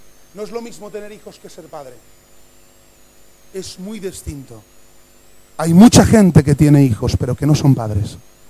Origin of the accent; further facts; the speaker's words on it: Catalonia, Spain; porque yo soy catalán, mi mujer es catalana, pero el niño parece de Aragón.